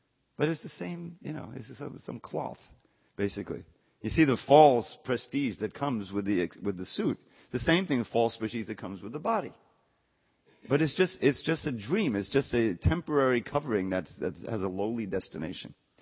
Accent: New York, United States; Now, you know, the garment industry, we grew up in New York, there's this garment industry.

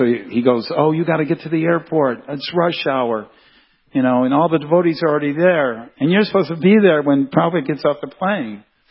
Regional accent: India; I said, I'm from India. What do you mean? This is how we drive there.

